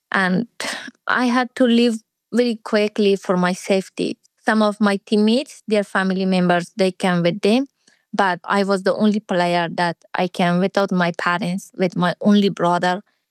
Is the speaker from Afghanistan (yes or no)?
yes; Herat, Afghanistan; I grew up in Herat in Western Afghanistan.